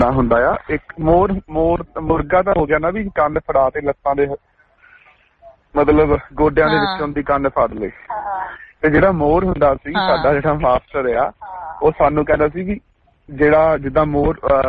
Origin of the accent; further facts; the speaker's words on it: Alipur, Punjab, India; ਸਾਡਾ ਮੇਰਾ ਪਿੰਡ ਹੈਗਾ ਅਲੀਪੁਰ, ਉੱਥੇ ਸਰਕਾਰੀ ਸਕੂਲ ਚ ਮਤਲਬ ਤੀਸਰੀ ਚੌਥੀ ਪੰਜਵੀਂ ਉੱਥੇ ਕੀਤੀ ਜੀ